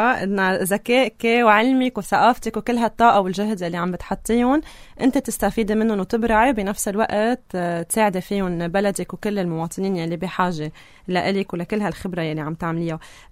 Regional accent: Lebanon; كلبنانيين

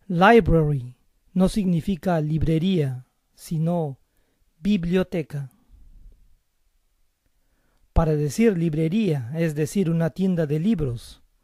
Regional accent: Peru; En mi país de origen, Perú

